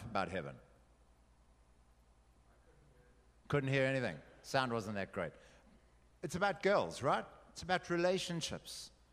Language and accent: English; Durban, KwaZulu-Natal, South Africa; born there; I was born in Durban, but it's not beautiful like Cape Town.